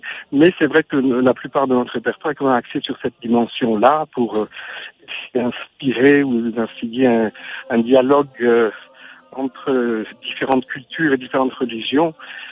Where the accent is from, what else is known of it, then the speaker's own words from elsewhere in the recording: Toulouse, Occitanie, France; now in Tehran, Iran; Moi, je suis toulousain d'origine, français, mais je vis à Téhéran depuis déjà une vingtaine d'années